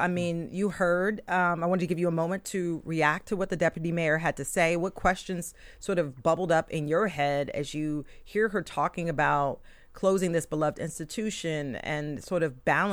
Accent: Philadelphia, Pennsylvania, United States; I grew up in Philadelphia going to the museum, sleepovers for Halloween

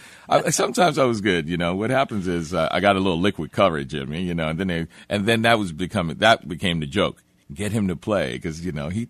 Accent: New Orleans, Louisiana, United States; And that was always a part of the culture that I grew up with in New Orleans.

